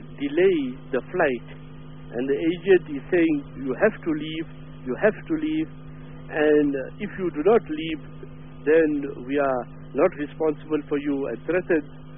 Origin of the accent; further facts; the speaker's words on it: Gauteng, South Africa; because we come from the Gauteng area, you see these adverts in public now